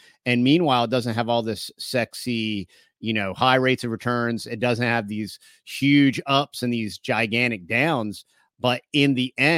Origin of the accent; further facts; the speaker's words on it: Philadelphia, Pennsylvania, United States; moved away; Yep. Yeah, that's where I grew up there in the Northeast. And we left 10 years ago, so I got out as soon as I could.